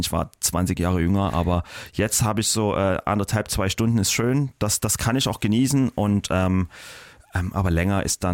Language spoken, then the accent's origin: German; Germany; in Deutschland, in meinem Heimatland sozusagen